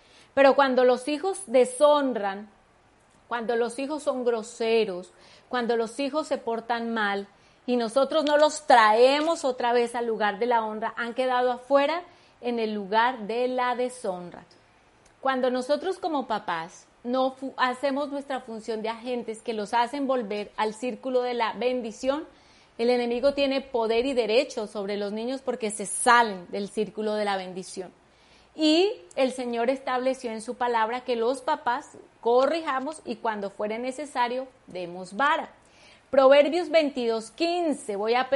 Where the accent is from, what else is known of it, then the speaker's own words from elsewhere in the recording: Bogotá, Colombia; soy cachaca, ¿no?